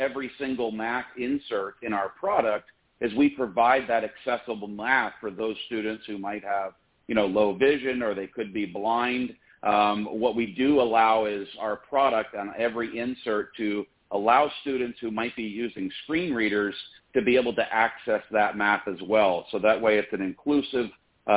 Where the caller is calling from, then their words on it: Florida, United States; I'm calling from Central Florida, Larry. I spent 20 years down here teaching education here in Central Florida. So I live just east of Orlando, actually, about 30 miles from the beach.